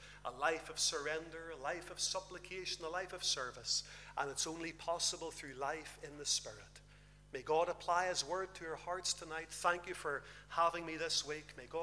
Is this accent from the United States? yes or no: no; Northern Ireland, United Kingdom; he had heard that I was from Northern Ireland as well.